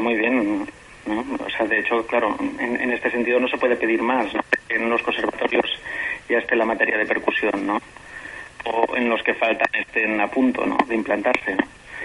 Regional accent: Aragon, Spain; empecé con las bandas de música, en la banda de mi pueblo exactamente, de Ayur, en Zaragoza.

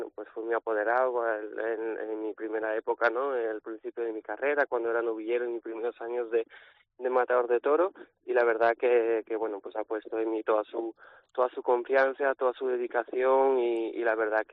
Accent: Arles, Provence-Alpes-Côte d'Azur, France; Spanish is a second language; also born or lived in Paris; yo soy de Arles, sí es cierto que nací en París, pero bueno, fue una anécdota, ¿no? La verdad que yo no viví allí ni nada, ¿no? Yo con pocos días llegué a Arles y me crié en Arles

